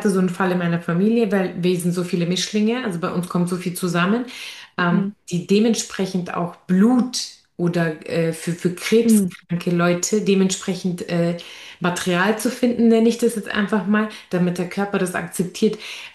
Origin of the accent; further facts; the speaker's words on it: Germany; born there; Ich bin gebürtige Deutsch-Türkin. Ich bin in einer Multikulti-Familie aufgewachsen.